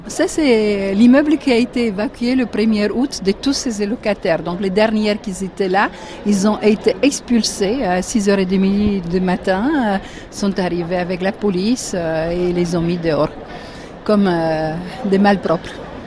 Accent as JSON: {"language": "French", "country": "Romania", "moved": "yes", "said": "Je viens de la Roumanie et j'ai quitté la Roumanie en 86, à l'époque de Ceausescu, après une bataille de longue durée."}